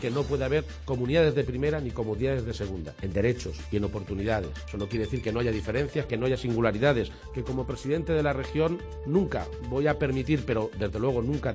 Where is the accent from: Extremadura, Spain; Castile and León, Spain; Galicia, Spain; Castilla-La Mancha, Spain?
Castilla-La Mancha, Spain; Es que somos castellano-manchegos porque antes somos españoles.